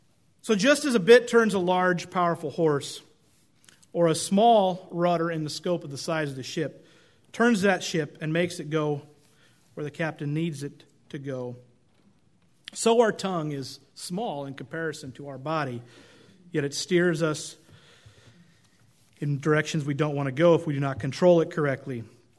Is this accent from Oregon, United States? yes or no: yes; Oregon, United States; Now, I grew up in Oregon, and we would typically have forest fires during the summer